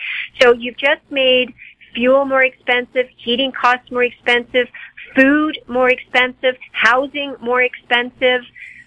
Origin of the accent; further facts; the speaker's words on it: Canada; So, yes, we are being challenged as Canadian citizens